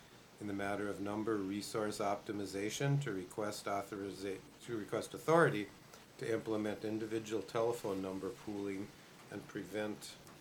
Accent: Hazen, North Dakota, United States; my hometown of Hazen, we have the old traditional landline phone numbers

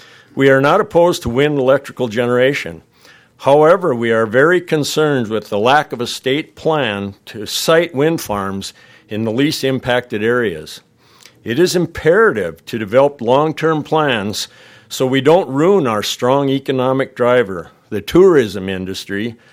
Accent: McKenzie, North Dakota, United States; for the record, and I'm from McKenzie, North Dakota. And as Jay said, my family's ranched in southern Burley County since before North Dakota was a state.

